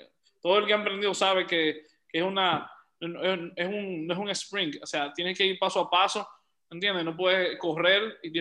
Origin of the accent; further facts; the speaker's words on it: Dominican Republic; soy dominicano, vivo en Santo Domingo.